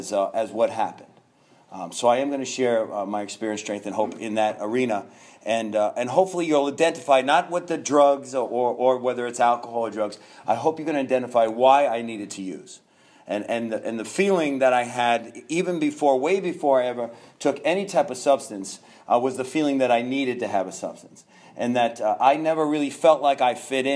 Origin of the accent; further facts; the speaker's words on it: New York, United States; now in Florida, United States; We are here from Florida. I am originally from New York